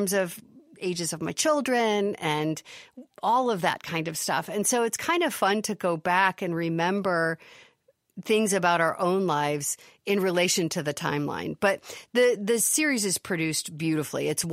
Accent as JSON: {"language": "English", "town": "Chicago", "region": "Illinois", "country": "United States", "said": "But of course, I'm a Chicagoan, so that's an easy thing."}